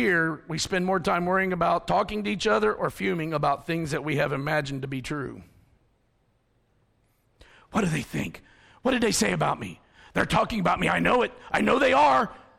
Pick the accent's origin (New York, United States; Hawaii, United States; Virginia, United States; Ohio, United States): Ohio, United States; 4 days in, I forget all of this. I forget I'm from Ohio.